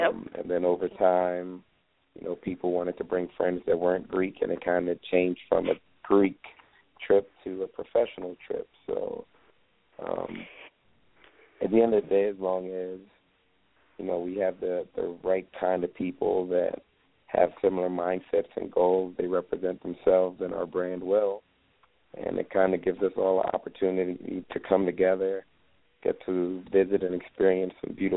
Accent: Jamaica; like, I'm Jamaican, so I understand the impact, like, some of the things that we're doing will have on the kids' lives.

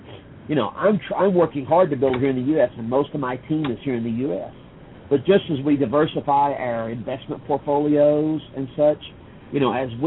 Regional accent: Appalachia, United States; I'm from Appalachia, but my wife mm-hmm. is from Detroit.

